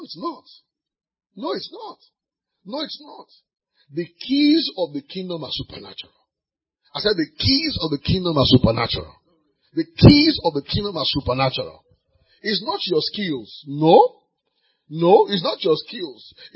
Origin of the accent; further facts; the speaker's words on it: Osasa, Nigeria; English is a second language; I know I'm from Osasa, Nigeria, but I still know.